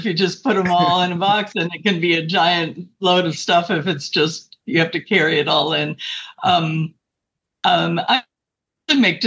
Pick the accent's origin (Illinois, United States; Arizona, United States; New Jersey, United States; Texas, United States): Illinois, United States; Chicago; and then my hometown was Chicago. So I started with Chicago